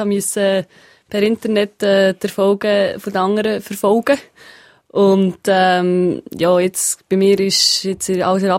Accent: Ursenbach, Bern, Switzerland; also born or lived in Habsburg, Aargau; Also im Aargau bin ich geboren und in Habsburg die ersten 5 Jahre verbracht. Und dann hat mein Vater einen Job bekommen in Ursenbach. Und ist wegen dem, sie ist unsere Familie dort gelandet

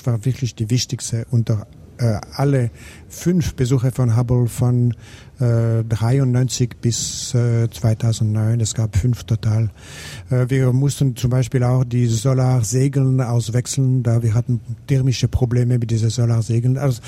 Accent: Switzerland; als Schweizer mit meinen Kollegen, die eine Amerikaner und Amerikanerinnen waren, dabei zu sein.

